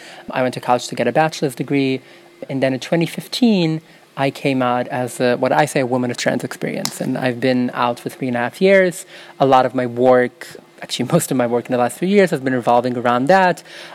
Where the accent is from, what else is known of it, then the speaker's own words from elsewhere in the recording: Brooklyn, New York, United States; I grew up in Williamsburg in Brooklyn, New York. I grew up in an ultra-Orthodox Hasidic Jewish community